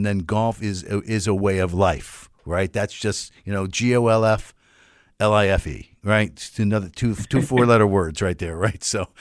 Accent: Washington, District of Columbia, United States; My hometown is Washington D.C., which has it's the city of Washington, which is not a state

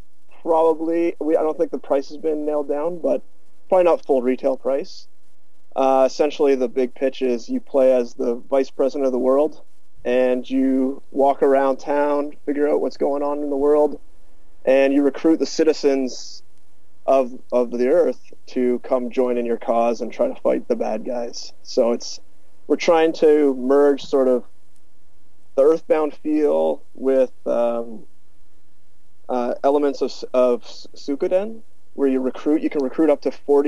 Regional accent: Mississauga, Ontario, Canada; I am actually from a town just outside of Toronto called Mississauga.

